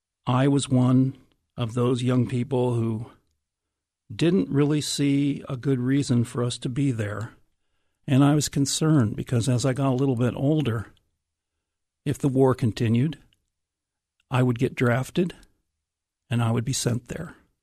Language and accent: English; Des Moines, Iowa, United States; I heard he was going to come to Des Moines, my hometown